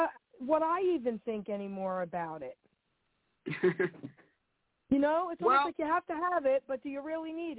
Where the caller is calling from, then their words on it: New Jersey, United States; I'm calling from New Jersey.